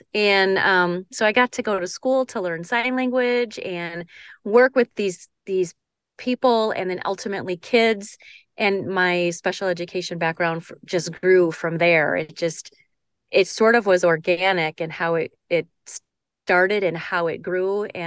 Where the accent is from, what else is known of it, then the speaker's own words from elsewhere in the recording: Wisconsin, United States; I grew up in Wisconsin, and those of us in the upper Midwest are all too familiar with the long, cold, dark winters.